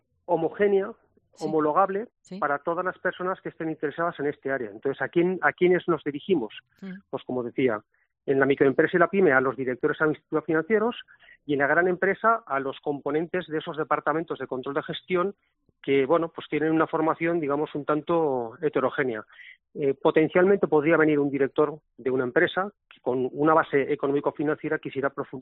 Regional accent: Zaragoza, Aragon, Spain; una parte pequeña somos de Zaragoza y otra parte viene de fuera

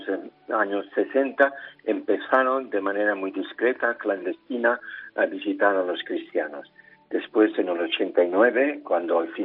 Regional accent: Barcelona, Catalonia, Spain; born there; Yo nací en Barcelona

